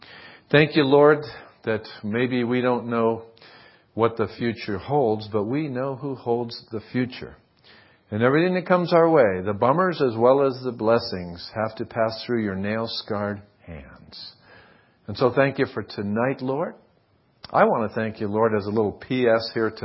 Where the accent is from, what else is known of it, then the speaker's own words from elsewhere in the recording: Massachusetts, United States; It's like, I'm from Massachusetts, so I can take a shot at those folks, you know. They're pretty liberal back there.